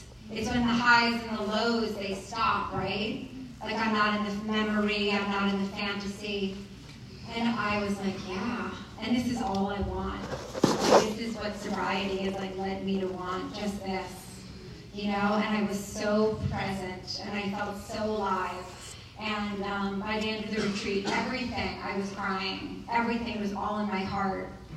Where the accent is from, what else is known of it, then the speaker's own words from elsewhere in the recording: New York City, New York, United States; So, as I said, I grew up in New York City